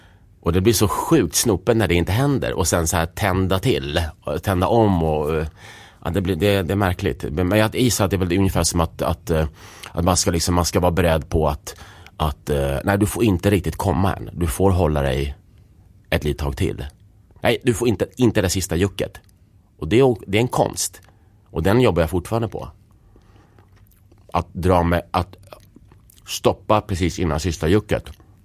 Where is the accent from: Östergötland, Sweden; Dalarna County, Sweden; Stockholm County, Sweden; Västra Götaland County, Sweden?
Stockholm County, Sweden; Stockholm; Och det låter paradoxalt, för det är med att jag är uppvuxen i Stockholm. Jag har ju bott här sedan jag var 4. Mer eller mindre i innerstan hela tiden.